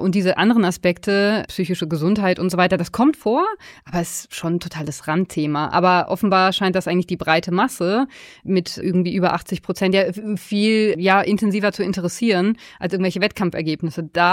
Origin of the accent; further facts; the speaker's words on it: North Rhine-Westphalia, Germany; aus dem Sauerland, wo ich herkomme